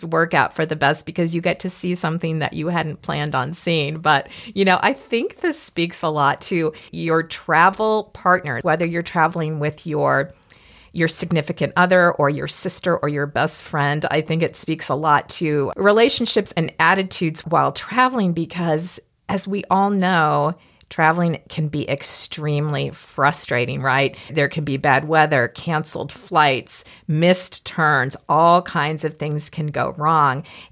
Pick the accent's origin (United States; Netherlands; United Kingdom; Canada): United States; Mississippi; I am from Mississippi, so I know mosquitoes